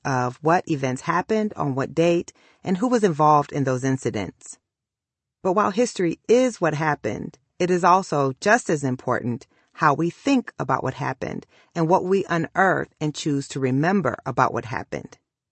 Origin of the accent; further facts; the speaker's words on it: Iowa, United States; including in my home state of Iowa and my dad's home state of Mississippi.